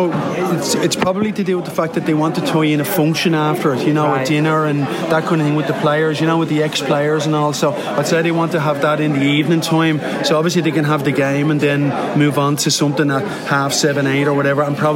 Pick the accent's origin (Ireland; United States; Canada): Ireland; Wicklow, Leinster; I'm from Wicklow Town in Ireland.